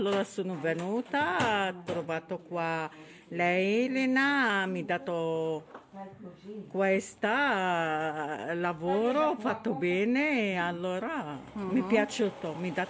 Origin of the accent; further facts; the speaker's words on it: Casablanca, Casablanca-Settat, Morocco; Italian is a second language; now in Italy; Sono dal Marocco, Casablanca.